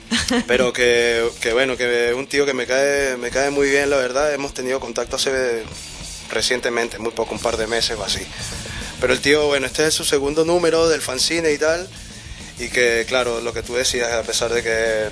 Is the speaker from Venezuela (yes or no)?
yes; Caracas, Capital District, Venezuela; Ya, mi ciudad natal también.